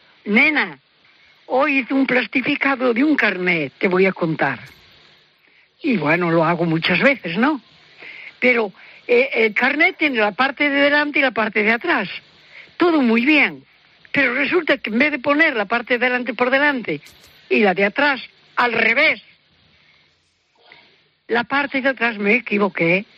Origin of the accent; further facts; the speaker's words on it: Santiago de Compostela, Galicia, Spain; porque además nací en Santiago. Estudié en Santiago. Hice magisterio en Santiago.